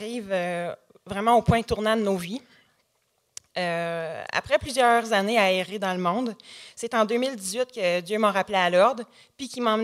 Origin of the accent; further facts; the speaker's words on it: Coaticook, Quebec, Canada; On vient de Coaticook, c'est environ à 4 heures d'ici. On a grandi dans une famille chrétienne.